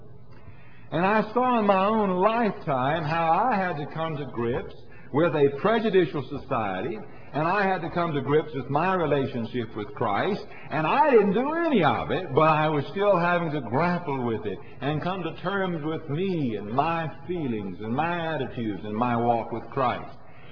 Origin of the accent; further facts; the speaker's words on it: the South, United States; Now I grew up as a teenager having to face the consequences of slavery, because I grew up in the South, and I grew up having to face the reality of prejudice.